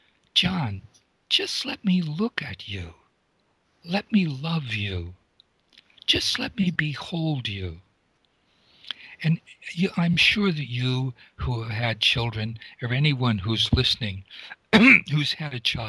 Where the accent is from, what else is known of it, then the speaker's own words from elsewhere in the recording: Wilkes-Barre, Pennsylvania, United States; And I was growing up in Wilkes-Barre, Pennsylvania.